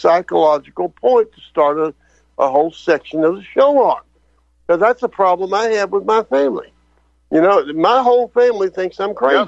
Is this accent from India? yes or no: no; Louisiana, United States; I grew up in Antebellum, Louisiana. When I was real young, and with my grandmother and my mother and all that kind of stuff, and they were really Southern Baptists.